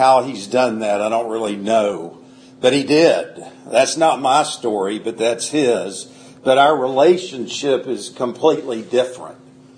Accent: Atlanta, Georgia, United States; also born or lived in Doraville, United States; I was born in Atlanta in 1959, grew up in Doraville, Georgia, although my family, and I'm an only child, we moved a few times, but I basically grew up here in Atlanta.

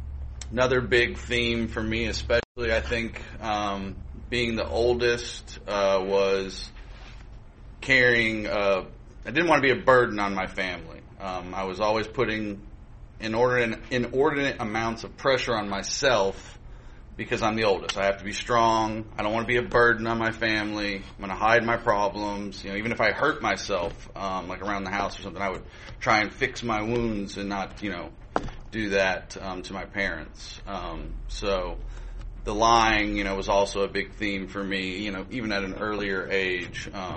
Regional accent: Chicago, Illinois, United States; born there; But as soon as they figured out I was born in Chicago, and that persisted.

